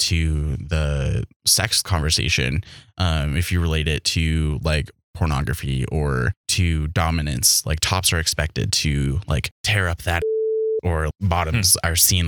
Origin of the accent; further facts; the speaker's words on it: South Dakota, United States; I was raised in South Dakota, which as some of y'all might not know, is a super conservative state